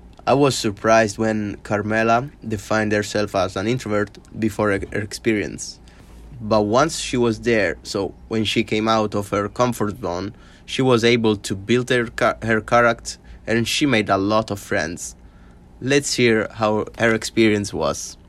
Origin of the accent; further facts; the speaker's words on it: Taormina, Sicily, Italy; I'm 21 years old and I come from Taormina in Italy.